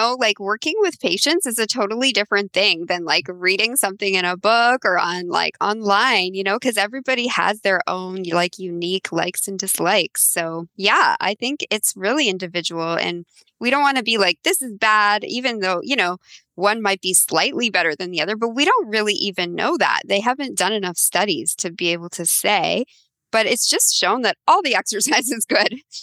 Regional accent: Toronto, Ontario, Canada; I grew up in Toronto and it's just such a multicultural city with so many different options.

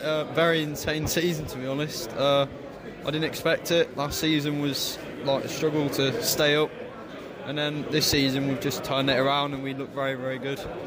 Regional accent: Leamington, West Midlands, United Kingdom; I'm from Leamington.

